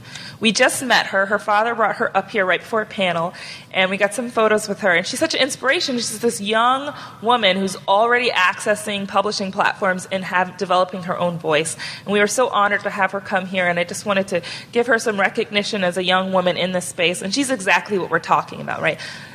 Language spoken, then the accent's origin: English; Alaska, United States; I'm from Alaska, by the way, so this is very important.